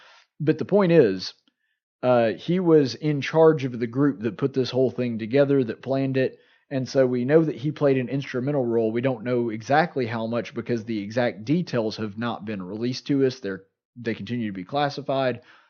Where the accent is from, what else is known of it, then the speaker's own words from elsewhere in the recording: Alabama, United States; And that's why I love my home state. Love Alabama.